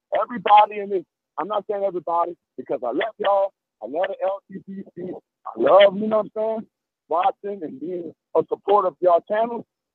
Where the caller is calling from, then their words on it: New Orleans, Louisiana, United States; Hey, man, I'm calling from New Orleans, man.